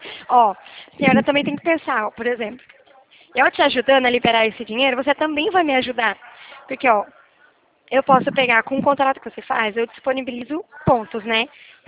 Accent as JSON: {"language": "Portuguese", "town": "Limeira", "region": "São Paulo", "country": "Brazil", "said": "Eu sou de Limeira"}